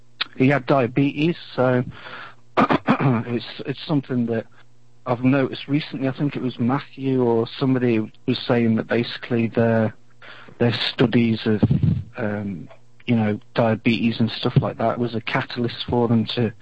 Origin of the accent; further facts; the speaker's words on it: Isle of Man; because I'm from the Isle of Man.